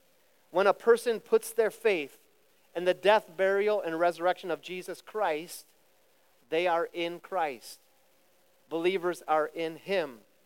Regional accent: Cincinnati, Ohio, United States; We're from Ohio, Cincinnati. It's only 330 feet above sea level.

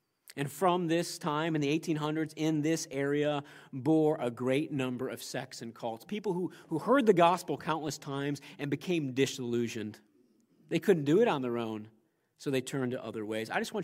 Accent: New York, United States; He really comes from my home state, my area. He comes from upstate New York.

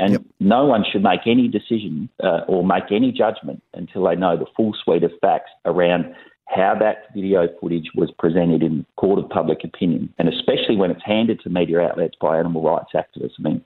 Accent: Western Australia, Australia; I know I'm from West Australia

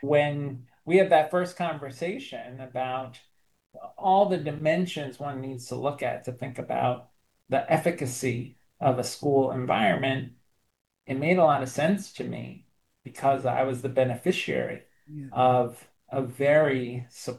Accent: New York City, New York, United States; I describe in the book growing up in Brooklyn in New York City.

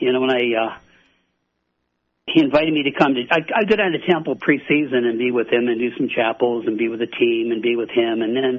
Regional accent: State College, Pennsylvania, United States; Yeah, well, I grew up in State College and went to State College Area High School. I played football and baseball and loved it there.

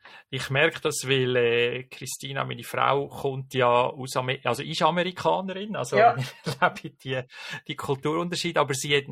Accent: Switzerland; Aber müssen wir da immer noch etwas lernen als Schweizer?

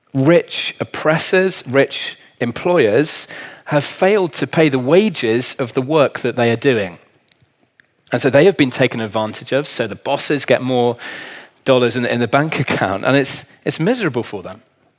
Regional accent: South West England, United Kingdom; Now, I grew up in Cornwall, the land of combine harvesters, and that doesn't help me know anything about farming

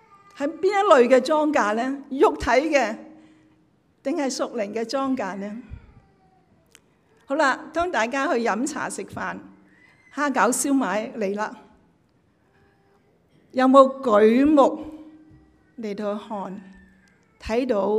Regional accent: Guangdong, China; 我虽然我广东人咧转唔掂一啲嘢

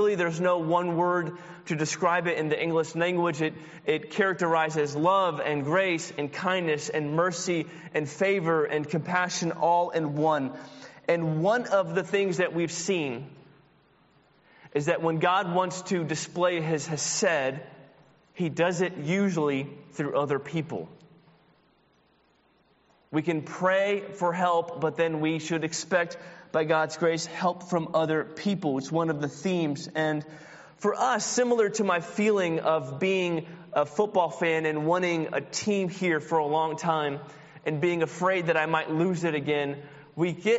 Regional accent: St. Louis, Missouri, United States; And growing up in the Midwestern St. Louis, it was just magical, really.

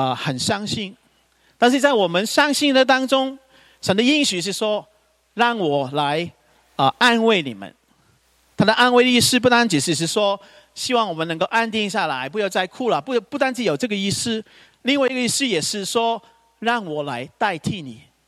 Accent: Hong Kong; 因为我是香港人

